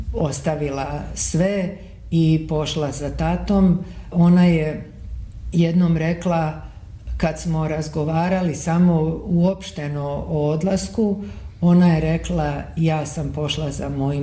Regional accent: Zagreb, City of Zagreb, Croatia; moved away as an adult; now in Serbia; Ja sam iz Zagreba došla 91. godine. Meni je bilo vrlo teško u Zagrebu

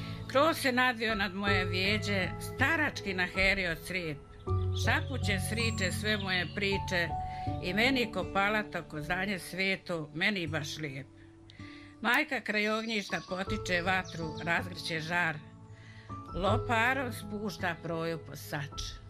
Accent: Kotor Varoš, Republika Srpska, Bosnia & Herzegovina; born there; ja sam rođena na Kotorvaroškoj opštini. Čak sam prvi razred gimnazije i istureno odjeljenje bilo u Kotorvaroš

